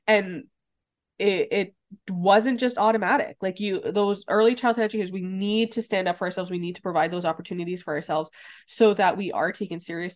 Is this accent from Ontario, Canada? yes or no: yes; Ontario, Canada; We talked a lot about Ontario because we're both educators from Ontario